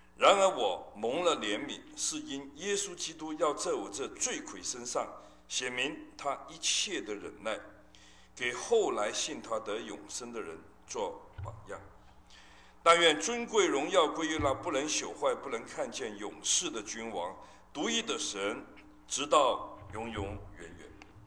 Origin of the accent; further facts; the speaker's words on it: Hong Kong; 从小我在香港长大，十二三岁了就出来鬼混